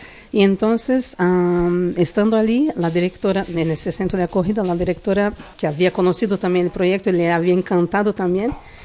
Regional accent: Brazil; Spanish is a second language; now in Spain; Sí, soy brasileña.

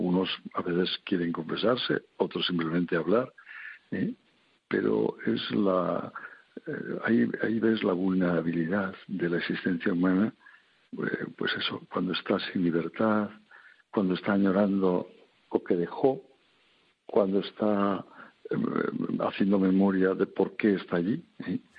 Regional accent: Santoña, Cantabria, Spain; lo que era la cárcel del Dueso allá en mi tierra, en la villa de Santoña

